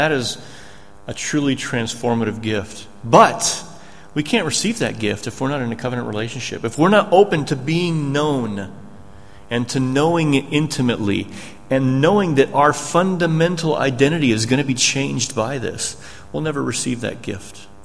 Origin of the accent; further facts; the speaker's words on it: United States; Yeah, I'm an American.